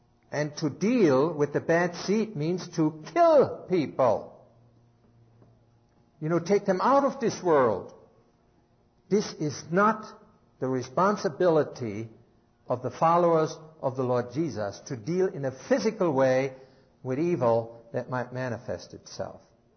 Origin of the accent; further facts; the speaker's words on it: Germany; moved away; But when I first came to this country, being born and raised in Germany, I didn't see that truth